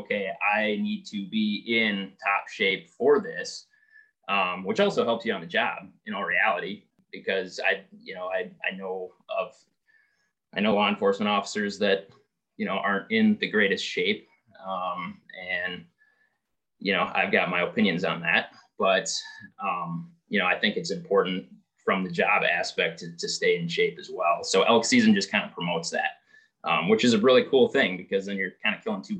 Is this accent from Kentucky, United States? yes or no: no; Princeton, Wisconsin, United States; now I'm back in my hometown. Parents live 5 minutes away, and it's kind of nice to be back.